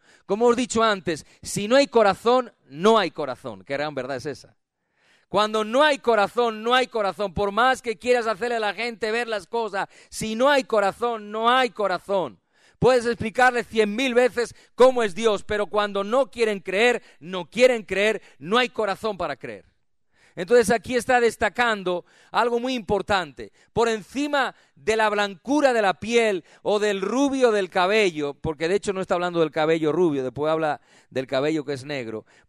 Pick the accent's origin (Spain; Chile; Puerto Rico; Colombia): Spain; si tú llevas una bandera como español, te dicen, ah, tú eres de derechas